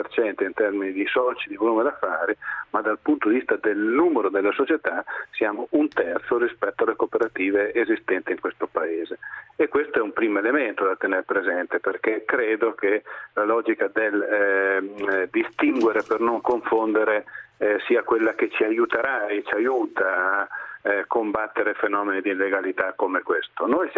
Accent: Modena, Emilia-Romagna, Italy; Io peraltro incidentalmente sono modenese.

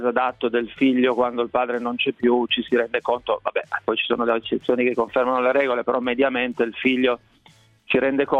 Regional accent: Cuneo, Piedmont, Italy; io sono di Cuneo

